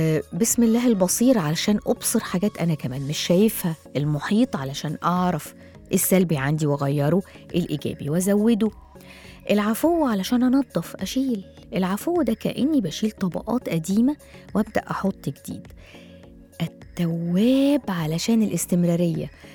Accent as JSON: {"language": "Arabic", "town": "Cairo", "region": "Cairo Governorate", "country": "Egypt", "said": "لما حصل الحريق اللي حصل عندنا في القاهرة"}